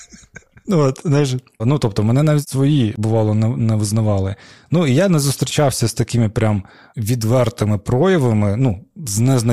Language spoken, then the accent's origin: Ukrainian; Crimea, Ukraine; Я такий, кримський татарин, такий.